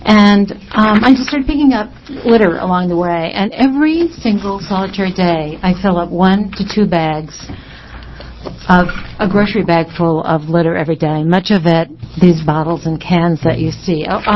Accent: Hood River, Oregon, United States; I'm from Hood River, Oregon. The beautiful city of Hood River, I might add.

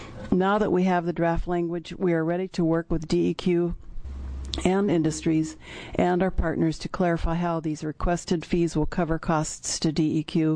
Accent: Corvallis, Oregon, United States; from Corvallis, representing League of Women Voters of Oregon.

